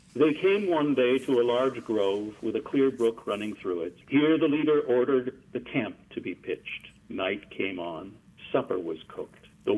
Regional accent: Washington, District of Columbia, United States; in the rotunda of the Capitol building in my hometown of Washington, D.C.

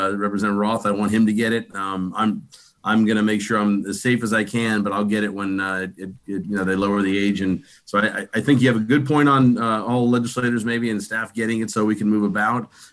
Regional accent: Lighthouse Point, Florida, United States; My district office is up in my hometown of Lighthouse Point

